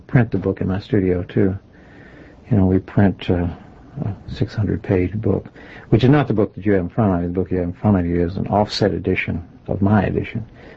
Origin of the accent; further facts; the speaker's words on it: Chattanooga, Tennessee, United States; now in West Hatfield, United States; Originally from Chattanooga, Tennessee.